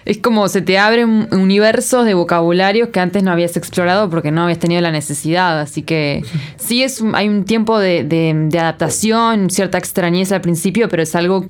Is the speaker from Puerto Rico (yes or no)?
no; Uruguay; Yo como uruguaya tenía algunas cositas que aportar